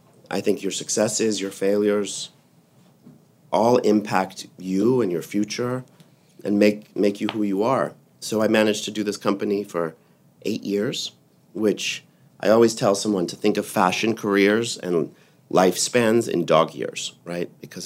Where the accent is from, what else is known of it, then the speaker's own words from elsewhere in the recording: Atlanta, Georgia, United States; also born or lived in London; I grew up in Atlanta. I studied fashion in London